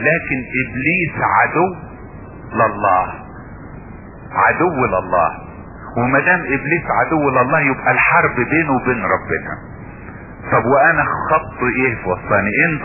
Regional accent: Egypt; وعندنا في مصر

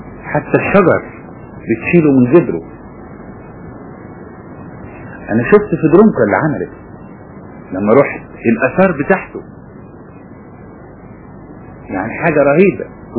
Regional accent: Egypt; لان لما بينزل سيول يمكن شفته لما نزل عندنا في مصر

